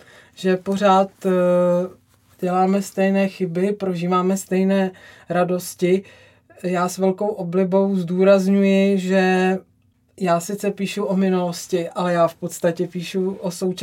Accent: Vysočina Region, Czechia; rodačka z Vysočiny jako já, ale trošku z jiné části.

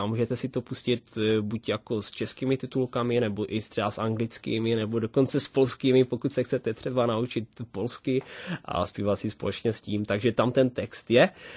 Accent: Moravian-Silesian Region, Czechia; Tak já jsem Polák z České republiky. Mám polské kořeny, mám samozřejmě taky trošku české. My tam máme ty rodiny dost jako smíšené.

